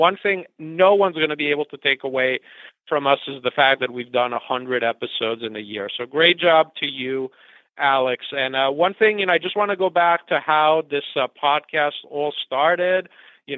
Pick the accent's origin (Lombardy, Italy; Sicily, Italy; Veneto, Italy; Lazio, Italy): Veneto, Italy; Padua; I've been following Serie A since the mid-80s. I grew up in Padova.